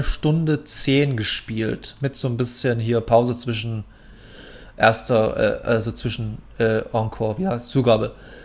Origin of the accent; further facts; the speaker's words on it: Munich, Bavaria, Germany; Ich war ja in meinem Urlaub in München unten, in meiner alten Heimat